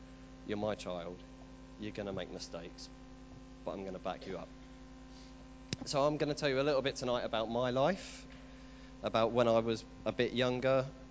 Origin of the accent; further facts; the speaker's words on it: Chelmsford, East of England, United Kingdom; And then I'm also originally from Essex. I come from a town called Chelmsford.